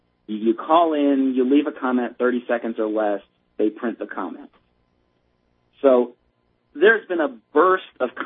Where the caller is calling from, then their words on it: Alabama, United States; Okay, you know I'm calling from Alabama.